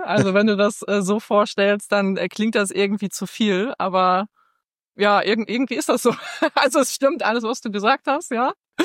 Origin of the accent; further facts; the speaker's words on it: Hattingen, North Rhine-Westphalia, Germany; Ich bin in Hattingen geboren. Ich hatte es nie weggezogen, weil Hattingen so ein bisschen vom Touch her Ruhrpott plus Sauerland und Westfalen irgendwie ist.